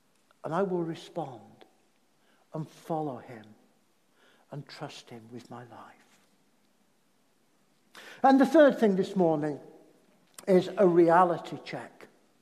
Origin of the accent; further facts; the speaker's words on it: Yorkshire and the Humber, United Kingdom; I'm a Yorkshireman, so it's not a neutral question.